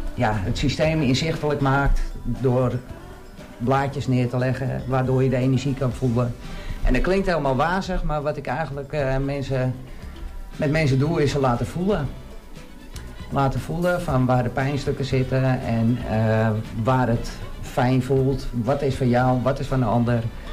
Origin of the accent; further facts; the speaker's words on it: Texel, North Holland, Netherlands; Ik ben van Nieuwland Texel. Ik woon ook op het Nieuwland, bij de Horen.